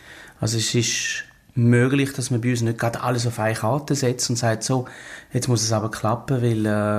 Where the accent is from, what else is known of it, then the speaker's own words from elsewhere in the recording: Switzerland; Bei uns in der Schweiz ist ja das nicht so, man nicht so eine Tradition.